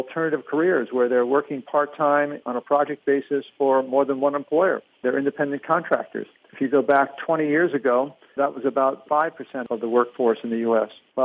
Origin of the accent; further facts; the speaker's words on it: Bermuda; But I think many people don't know that I grew up in Bermuda, and many Bermudians, as you know, went off to Canada for education.